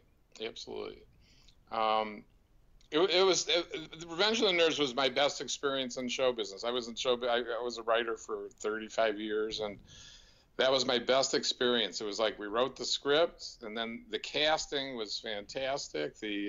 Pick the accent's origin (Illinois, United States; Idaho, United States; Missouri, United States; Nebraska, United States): Illinois, United States; Highland Park; Who we grew up together in Highland Park, Illinois.